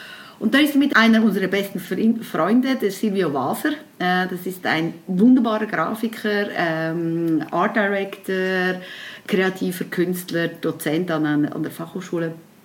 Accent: Switzerland; weil ich bin in der Schweiz geboren, ich fühle mich absolut als Schweizerin, ich kann das Schweizerdeutsch viel besser

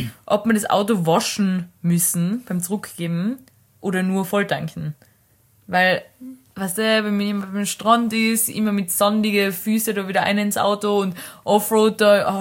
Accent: Carinthia, Austria; Ich bin Kärntnerin.

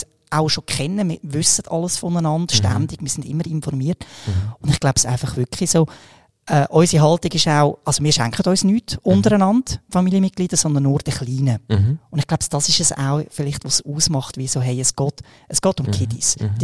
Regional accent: Aargau, Switzerland; Also als Aargauer, oder?

